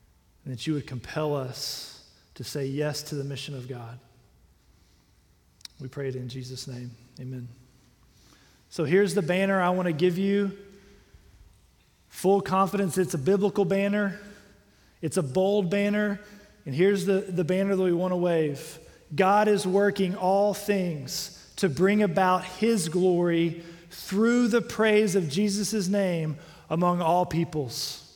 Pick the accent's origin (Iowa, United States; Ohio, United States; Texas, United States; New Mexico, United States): Texas, United States; Livingston; I grew up in Livingston, not far from here. And so it's good to be back in the Piney Woods.